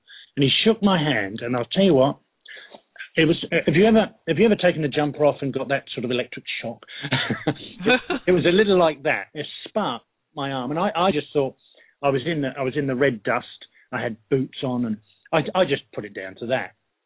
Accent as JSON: {"language": "English", "country": "Ireland", "said": "So being an Irishman, I stopped and went, what the?"}